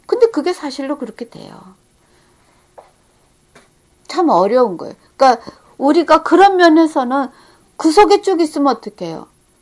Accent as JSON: {"language": "Korean", "region": "Seoul", "country": "South Korea", "tie": "born or raised there", "said": "제가 서울에서 어려서 자랐을 때의 하늘과 지금의 서울의 하늘이 다릅니다."}